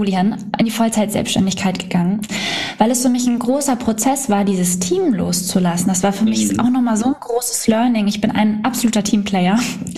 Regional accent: Surendorf, Schleswig-Holstein, Germany; Schwedeneck, genau, dörflich, okay. Genau, in Suhrendorf bin ich aufgewachsen

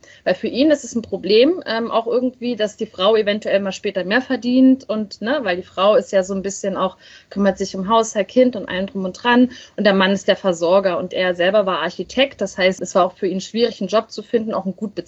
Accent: East Germany, Germany; als in Ostdeutschland, wo ich herkomme.

